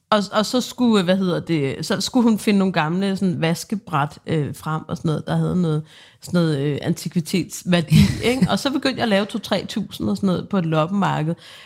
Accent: Hvidovre, Capital Region of Denmark, Denmark; Ja, og jeg er jo Hvidovre barn.

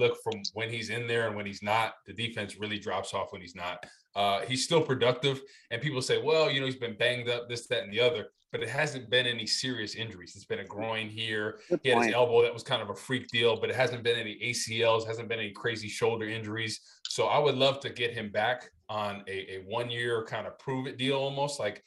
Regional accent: Rutherford, New Jersey, United States; Because I know Giants fans, I'm from Rutherford.

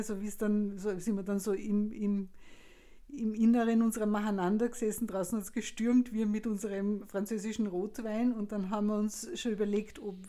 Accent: Lower Austria, Austria; ich komme ja aus dem Weinviertel.

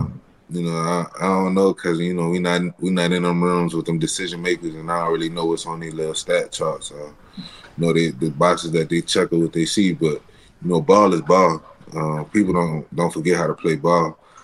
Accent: New Orleans, Louisiana, United States; Man, so I told you I'm from New Orleans.

